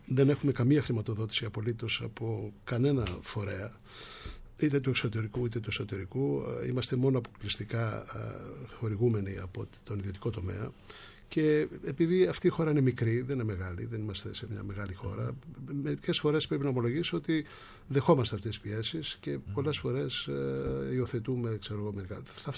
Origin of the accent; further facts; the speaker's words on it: Nea Erythraia, Attica, Greece; Εγώ μεγάλωσα στη Νέα Ερυθρέα. Η μητέρα μου ήταν από την Μικρά Ασία, η οικογένειά της. Ο πατέρας μου από τα χωριά εδώ της Αττικής. Μεγάλωσα στην προσφυγική Ερυθρέα, σε μια πολύ φτωχική οικογένεια